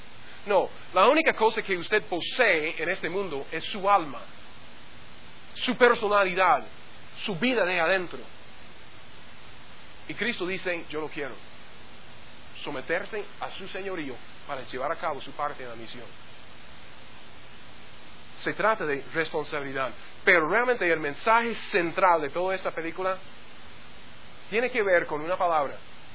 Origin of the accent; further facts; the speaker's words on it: United States; Spanish is a second language; Si usted no lo ha notado, yo soy gringo.